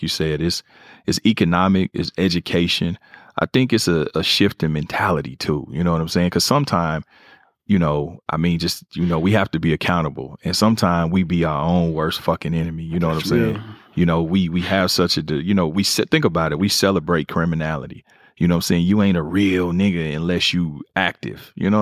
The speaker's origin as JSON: {"language": "English", "town": "Kansas City", "region": "Missouri", "country": "United States", "tie": "born or raised there", "said": "You know, I'm from Kansas City. I'm from a neighborhood called Four Block. It's a crib, two C's, crib neighborhood. I'm always going to be born and raised. I came from the hospital right to there."}